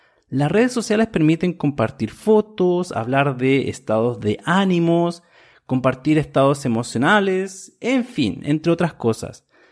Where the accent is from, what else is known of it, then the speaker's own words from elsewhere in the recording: Chile; soy de Chile, Sudamérica